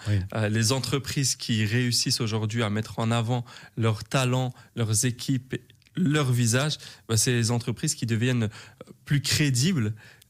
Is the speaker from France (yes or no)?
no; Brussels, Belgium; j'ai 26 ans, je suis originaire de Bruxelles, ouais.